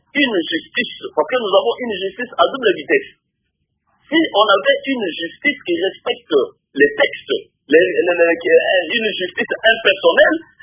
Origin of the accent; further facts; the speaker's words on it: DR Congo; la question qu'on doit se poser en tant que Congolais, est-ce que vraiment c'est une priorité, la lutte contre les violences sexuelles dans ce pays?